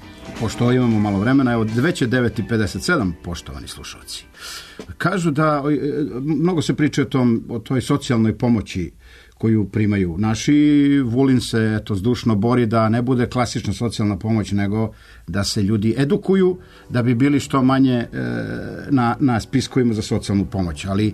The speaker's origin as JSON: {"language": "Serbian", "country": "Serbia", "said": "Ja sam normalan Srbin, normalan građanin ove zemlje"}